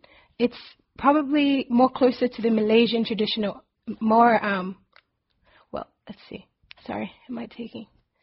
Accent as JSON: {"language": "English", "country": "Samoa"}